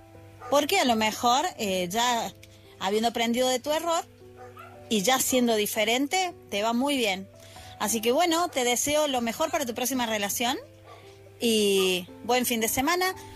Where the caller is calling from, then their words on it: Argentina; desde Argentina